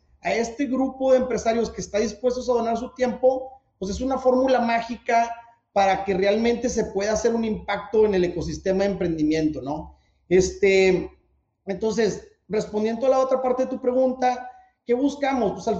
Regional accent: Monterrey, Nuevo León, Mexico; creo que el acento ya me delató. Soy de Monterrey, de un regio, graduado del TEC de Monterrey. Y, pues, más importante que todo, hombre de familia, casado y papá de tres niños

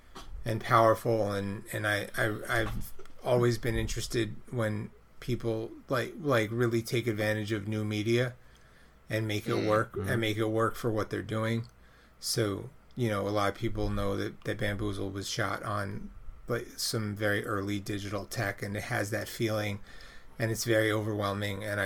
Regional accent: Brooklyn, New York, United States; I grew up in Brooklyn, and I went to PS29 in Cobble Hill, Brooklyn

